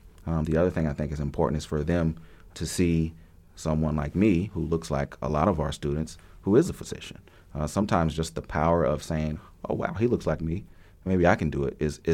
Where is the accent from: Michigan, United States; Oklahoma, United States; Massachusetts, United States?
Oklahoma, United States; Tulsa; Yeah, so I, it would be fair to say that I grew up in Tulsa and I didn't really leave Tulsa a whole lot. We weren't a family that traveled a lot.